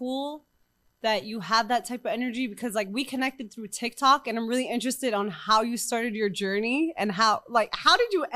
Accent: New York, United States; And I'm like, I'm from New York, I love that, keep going.

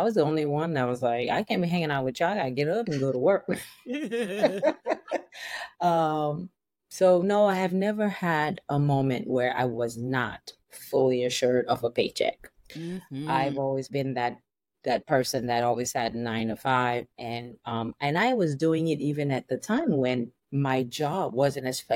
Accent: Nigeria; African. I'm Nigerian. I have a 9 to 5.

